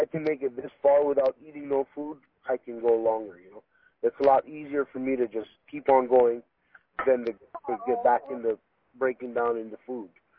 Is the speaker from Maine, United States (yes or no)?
no; Hawaii, United States; Well, in Hawaii here, we eat a lot and we party a lot.